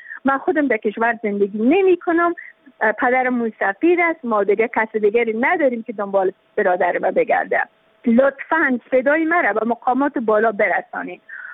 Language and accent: Persian; Afghanistan; ما که تابع افغانستان هستیم، ما که افغان هستیم